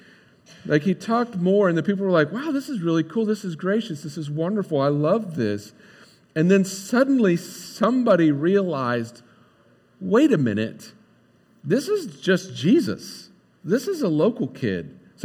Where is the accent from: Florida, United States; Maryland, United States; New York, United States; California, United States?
New York, United States; Croton; this was also my basic hometown. I mean, I grew up in Croton, but this is close enough.